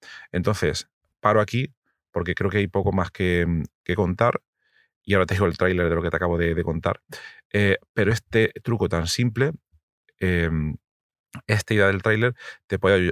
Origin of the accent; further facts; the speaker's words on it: Region of Murcia, Spain; Que aguantéis el calor, los que no sois de Murcia, los que somos de Murcia no da igual.